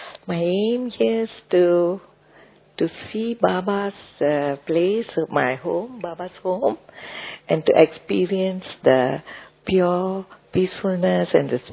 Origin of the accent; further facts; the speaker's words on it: Malaysia; I'm from Malaysia.